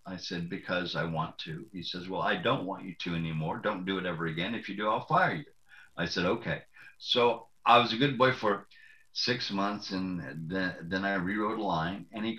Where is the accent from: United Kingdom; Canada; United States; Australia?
United States; Southeast; I know. I'm from the Southeast, dude. I know it.